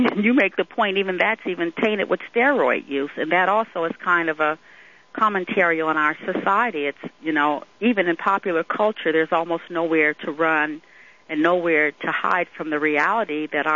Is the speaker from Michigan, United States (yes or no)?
no; St. Louis, Missouri, United States; also born or lived in Chicago; I was born in St. Louis and raised in pretty much between St. Louis, Missouri, and Chicago, Illinois